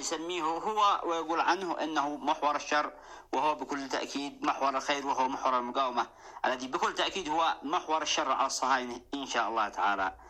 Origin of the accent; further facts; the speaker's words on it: Yemen; نحن هنا من اليمن